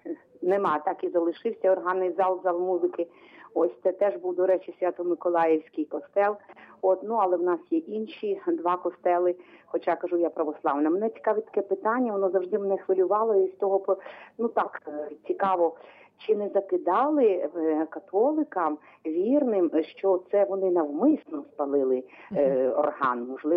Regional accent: Rivne, Rivne Oblast, Ukraine; Я православна, я із Рівного.

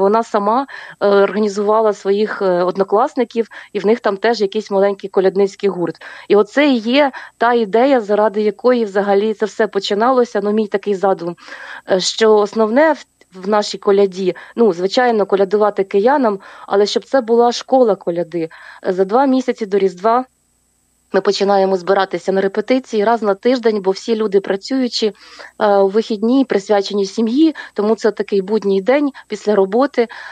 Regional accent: Kyiv, Ukraine; Ну, ми в кияни всі

